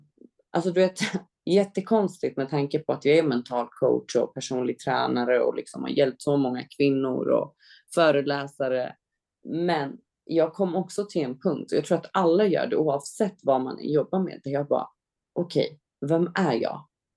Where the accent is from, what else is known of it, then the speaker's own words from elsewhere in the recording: Rinkeby, Stockholm County, Sweden; Det spelar ingen roll vart du kommer ifrån. Jag är uppväxt i Rinkeby.